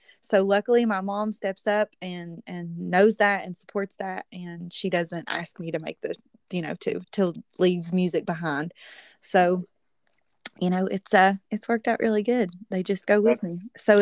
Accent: West Virginia, United States; and I love that I'm from West Virginia. You know, I love my home state.

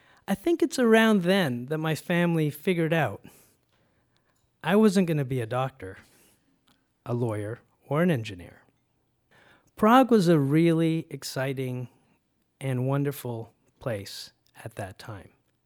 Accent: Canada; also born or lived in Guyana; my mother managed to get us out of Guyana. And by the time I was 7, I was happily growing up in Canada.

